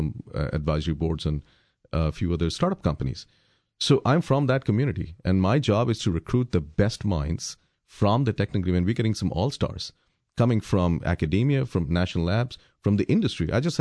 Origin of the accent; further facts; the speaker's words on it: California, United States; And I'm from California, the Bay Area, where it never snows.